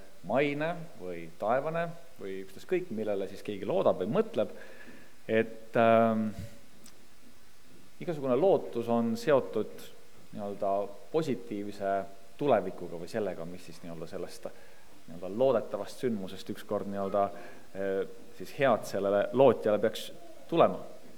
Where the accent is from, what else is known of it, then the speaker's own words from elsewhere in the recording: Tallinn, Harju County, Estonia; Tallinnast.